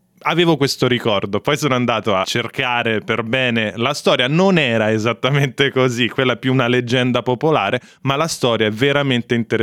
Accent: Rome, Lazio, Italy; io sono di Roma

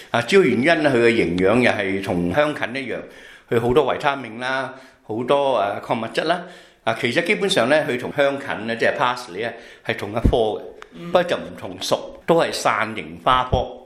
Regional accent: Guangdong, China; now in Australia; 芫茜其實係我哋廣東人講個名啦

